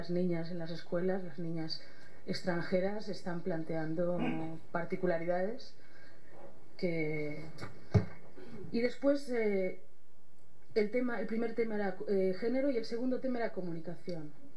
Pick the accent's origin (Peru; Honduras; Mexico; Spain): Spain; Catalonia; now in Madrid, Spain; soy catalana también, aunque vivo en Madrid.